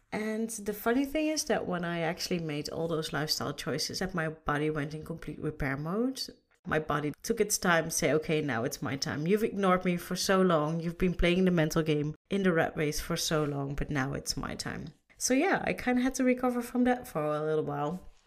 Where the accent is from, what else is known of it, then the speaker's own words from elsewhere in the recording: Netherlands; English is a second language; no, I'm not a native English speaker. I am from the Netherlands.